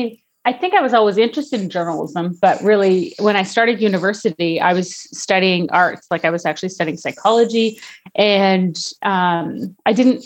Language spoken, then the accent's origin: English; Saskatchewan, Canada; I was a young Indigenous woman growing up in Saskatchewan